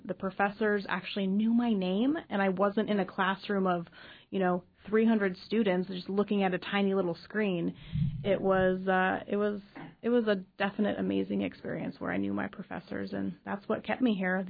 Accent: Ohio, United States; moved away as an adult; now in Juneau, United States; I came from Ohio, and I'd never even thought of leaving the state.

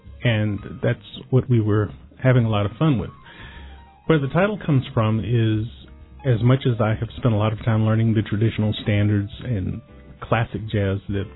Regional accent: East Coast, United States; And the only reason I make that distinction is because I'm primarily from the East Coast.

